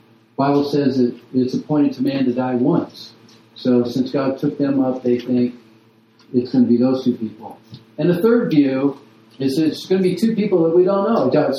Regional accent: United States; I don't even have a cell phone. I'm from America.

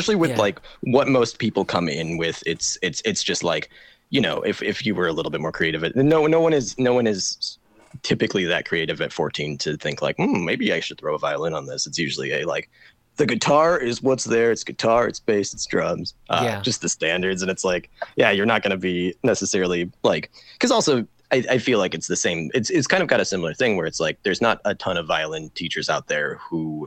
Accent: Illinois, United States; growing up in Northern Illinois, and like I must have started taking lessons probably when I was 10, so like 2005-ish.

